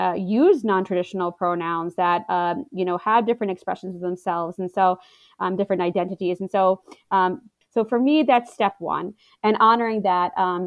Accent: Baltimore, Maryland, United States; also born or lived in New York City / Los Angeles; this community is not as diverse as where I'm from, Baltimore, where I grew up in New York and LA.

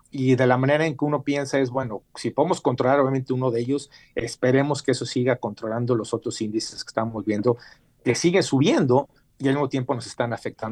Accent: Mexico; moved away; vine de México hace ya 22 años y pasamos por lo mismo

